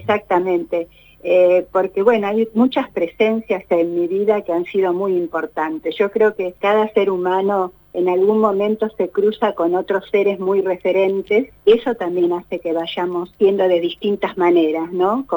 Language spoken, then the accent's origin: Spanish; Buenos Aires, Argentina; born there; yo nací en Colombres 145 en Buenos Aires.